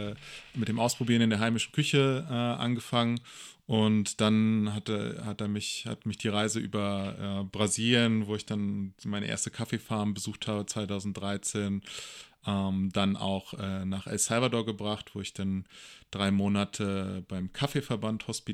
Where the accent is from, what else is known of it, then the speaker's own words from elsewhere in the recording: Berlin, Germany; Ich komme ursprünglich aus Berlin